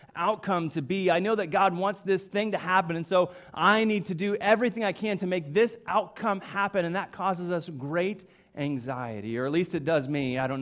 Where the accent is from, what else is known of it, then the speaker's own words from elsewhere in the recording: Coweta, Oklahoma, United States; I grew up in Coweta, Oklahoma. It's just southeast of Tulsa, and it's really where I spent all of my childhood and young life. I grew up going to Coweta, First United Methodist Church.